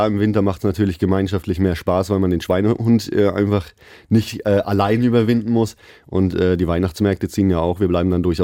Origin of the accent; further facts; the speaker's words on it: Hamburg, Germany; born there; auch in Hamburg, in meiner Geburtsstadt